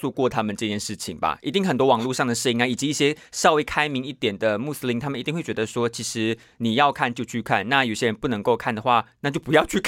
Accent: Sarawak, Malaysia; 像我来自沙拉越，沙拉越当地的原住民是比我更会喝酒的那种、

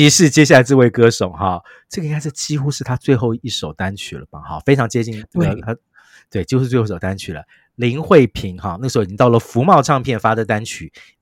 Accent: Taipei, Taiwan; 我连我自己个土生土长台北人对这两件事情都觉得非常的厌烦。

